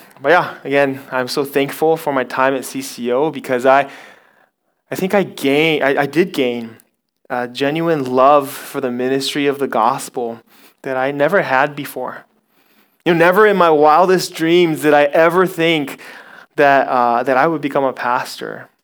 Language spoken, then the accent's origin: English; Okinawa, Japan; I was born and raised here in Okinawa. I left for college, and then 8 years later, I came back to Okinawa.